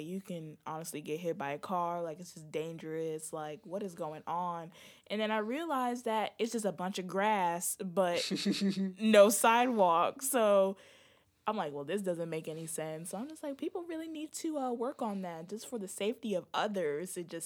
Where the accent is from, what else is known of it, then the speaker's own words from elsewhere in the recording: New York, United States; moved away; when I first moved here, like, okay, y'all know I'm from New York.